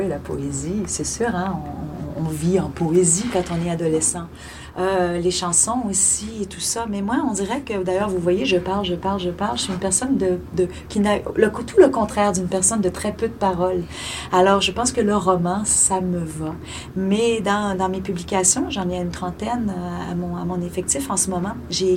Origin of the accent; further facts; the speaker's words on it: Quebec, Canada; les Innus du lac Saint-Jean, qui est ma région natale.